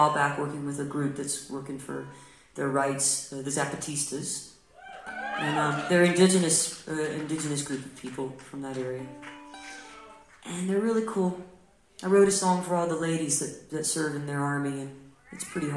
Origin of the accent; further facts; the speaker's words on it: the South, United States; we're rednecks from the South.